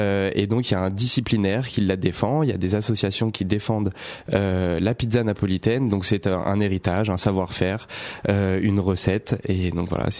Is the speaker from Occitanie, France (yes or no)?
no; Enghien-les-Bains, Île-de-France, France; Alors moi j'ai grandi, j'ai été élevé à Enghien-les-Bains